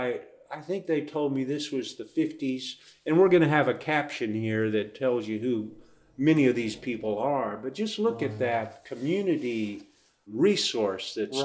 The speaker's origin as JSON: {"language": "English", "town": "Hobbs", "region": "New Mexico", "country": "United States", "tie": "born or raised there", "said": "I believe growing up in Hobbs, New Mexico, I believe we had white swimming pools"}